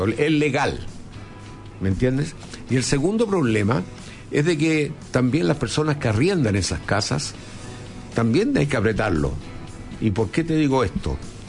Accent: Recoleta, Santiago Metropolitan Region, Chile; yo he vivido toda mi vida, soy nacido en Recoleta. Y he vivido en Recoleta hasta el día de hoy y voy a seguir viviendo hasta que me muera. Yo nací en pleno barrio Patronato, pero cuando el barrio Patronato no existía

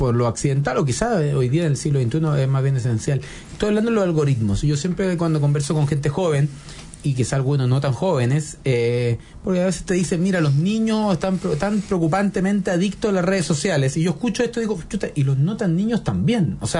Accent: San Bernardo, Santiago Metropolitan, Chile; yo era chico, pero yo soy de San Bernardo

